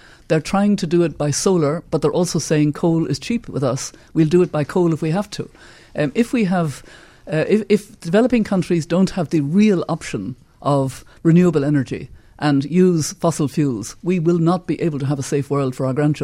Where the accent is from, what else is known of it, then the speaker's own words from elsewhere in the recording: Ballina, Connacht, Ireland; the family home where I grew up in Ballina. I grew up with these four brothers in a house that's on the river just opposite the cathedral in Ballina.